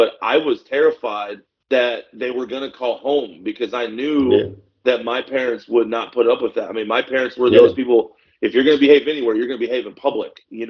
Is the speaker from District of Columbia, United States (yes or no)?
no; Missouri, United States; we're originally from Missouri and it was different Missouri, but down in Florida